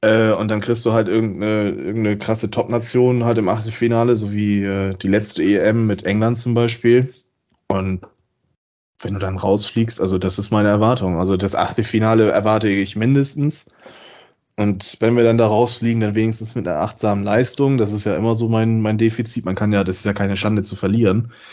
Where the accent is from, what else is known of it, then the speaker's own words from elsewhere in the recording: Bremen, Germany; Und das sage ich als Bremer.